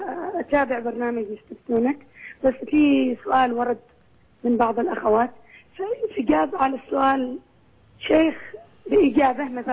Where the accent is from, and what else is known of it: Yemen